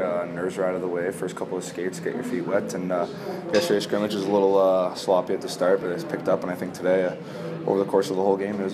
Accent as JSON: {"language": "English", "town": "Winnipeg", "region": "Manitoba", "country": "Canada", "tie": "born or raised there", "said": "We're both from Winnipeg. We both went to the same high school together, live in the same area."}